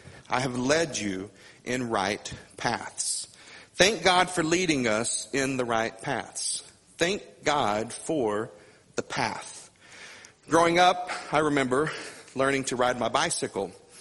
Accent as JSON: {"language": "English", "region": "Missouri", "country": "United States", "tie": "born or raised there", "said": "I remember growing up in Southeast Missouri, like Brother Reaver mentioned, and there were paths everywhere."}